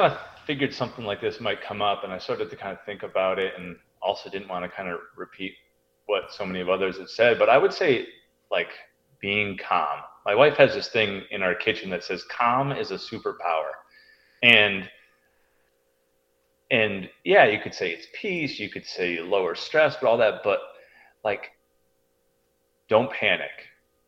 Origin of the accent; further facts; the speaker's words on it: Connecticut, United States; So I told you I'm from Connecticut originally.